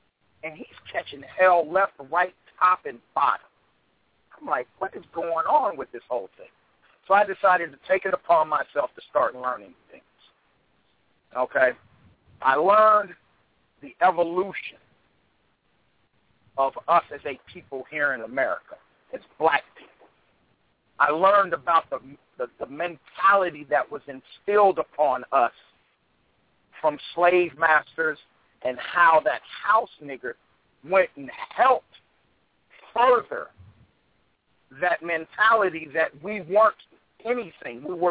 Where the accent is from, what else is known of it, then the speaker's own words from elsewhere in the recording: Sylacauga, Alabama, United States; I'm from Alabama, Sylacauga, Alabama.